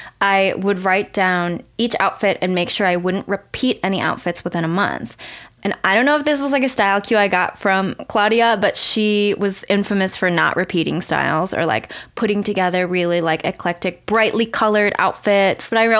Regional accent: Detroit, Michigan, United States; moved away as an adult; I'm Korean American. I'm from the Metro Detroit area, and I've lived in California for almost, 8, 9 years now.

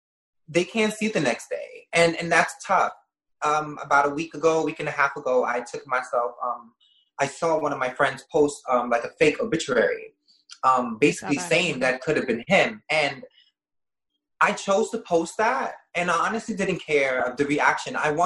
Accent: Bronx, New York, United States; I came from the Bronx. I was raised in the projects. I've been homeless.

